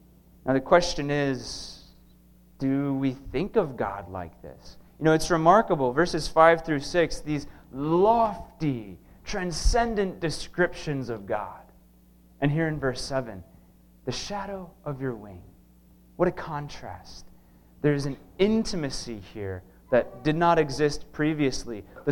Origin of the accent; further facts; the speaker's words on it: United States; Personally, I like to think of the eagle, maybe because I'm an American, right?